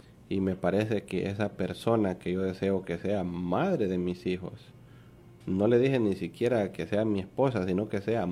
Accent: San Miguel, El Salvador; Hay un lugar que se llama Moncagua en mi país, el desvío de Moncagua, que obviamente salvadoreños que nos estén escuchando, nos vayan a escuchar, van a saber de qué lugar estoy hablando.

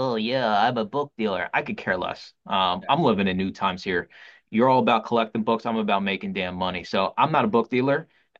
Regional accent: Philadelphia, Pennsylvania, United States; I say things because I was born and raised in Philly, like use, right? Use.

